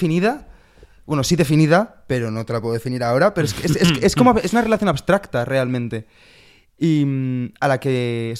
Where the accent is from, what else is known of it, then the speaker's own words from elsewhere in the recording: Valencia, Valencian Community, Spain; moved away as an adult; Yo de Valencia.